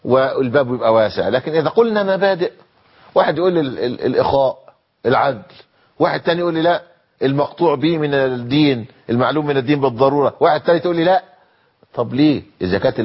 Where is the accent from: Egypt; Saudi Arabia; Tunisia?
Egypt; القصة دي اثارت عندنا في مصر حفائظ الناس